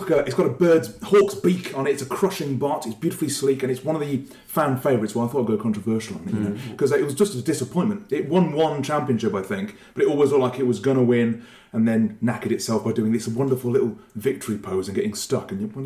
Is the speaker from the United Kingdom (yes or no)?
yes; Nuneaton, West Midlands, United Kingdom; So there was one from Nuneaton, my hometown, called Dreadnought, that immediately packed up in the middle of the ring.